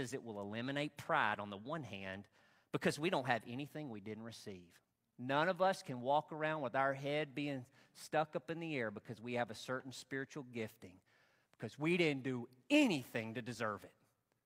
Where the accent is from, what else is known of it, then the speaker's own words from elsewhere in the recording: Arkansas, United States; in service at Providence Baptist Church, Northeast Arkansas, in our small little country church in my hometown that I grew up in.